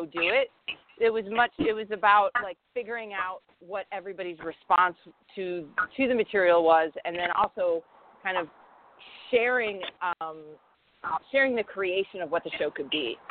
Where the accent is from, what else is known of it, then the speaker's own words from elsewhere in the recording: Chicago, Illinois, United States; I come from Chicago. I'm a playwright, and so I came from that world